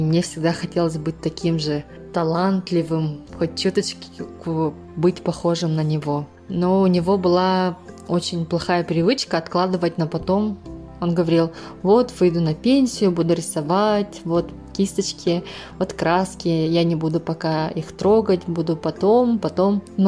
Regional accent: Vtoroy Khomustakh, Sakha Republic, Russia; now in Birobidzhan, Russia; родом из села Второй Хумстах Намского улуса. Я родилась в очень большой творческой семье … самой младшей дочерью.

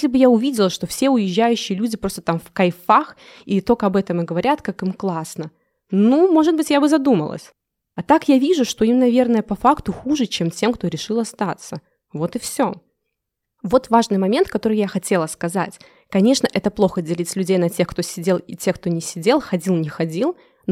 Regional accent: Belarus; Ну да, не чувствую я себя в безопасности, но я же белорус.

